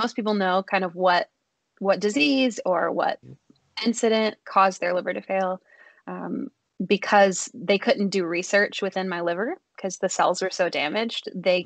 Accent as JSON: {"language": "English", "region": "Mississippi", "country": "United States", "tie": "born or raised there", "said": "And so I grew up in Mississippi, and I was in college in Tennessee."}